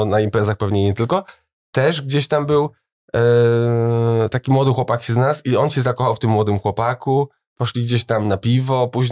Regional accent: Łódź, Łódź Voivodeship, Poland; Ja pochodzę z Łodzi

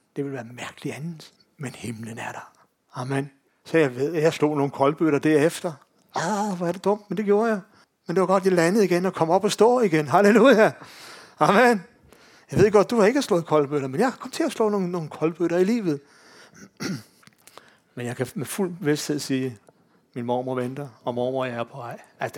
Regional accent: Glostrup, Capital Region of Denmark, Denmark; Hun boede ude i Brøndby Øst, og vi er fra Glostrup. Det var ikke så langt fra hinanden.

